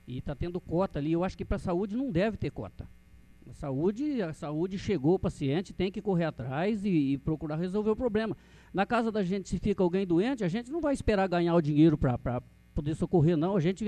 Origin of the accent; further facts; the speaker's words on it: Rio Bom, Brazil; born there; eu nasci aqui em Rio Bom.